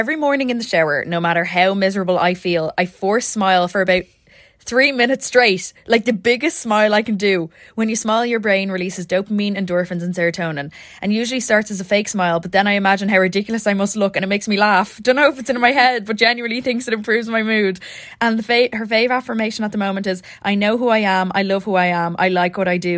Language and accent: English; Ireland; obviously, I could give out about Ireland until the cows come home. Of course, that's our God-given right as Irish people to be able to give out.